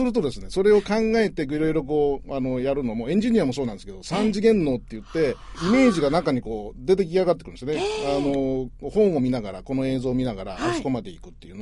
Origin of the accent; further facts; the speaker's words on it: Hiroshima, Japan; もうちっちゃい頃からもう野球少年でしたから、広島県の出身ですけど